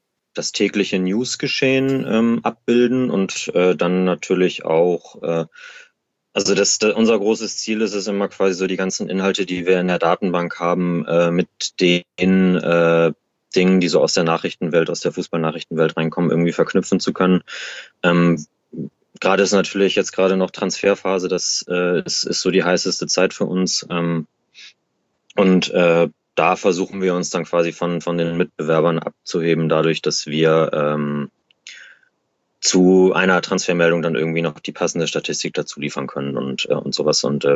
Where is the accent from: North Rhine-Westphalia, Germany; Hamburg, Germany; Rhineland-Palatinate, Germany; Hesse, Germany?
Hamburg, Germany; also born or lived in Kiel; ich komme ursprünglich aus Hamburg, habe aber in Kiel studiert